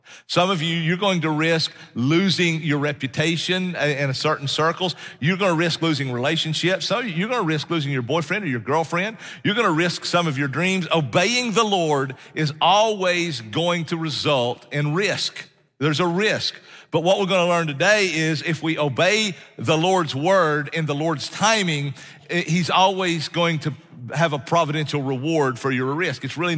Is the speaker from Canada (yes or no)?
no; North Carolina, United States; And that's what I grew up skiing in North Carolina."